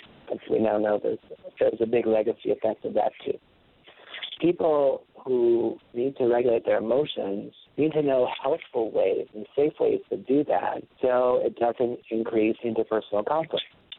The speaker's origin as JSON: {"language": "English", "town": "New York City", "region": "New York", "country": "United States", "said": "And, I'm from New York City. I bet you can tell who I was rooting for."}